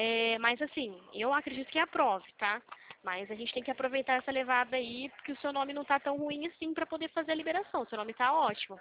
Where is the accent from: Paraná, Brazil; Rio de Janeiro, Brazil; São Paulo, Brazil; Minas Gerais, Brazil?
São Paulo, Brazil; eu trabalho aqui em São Paulo. Sou de São Paulo.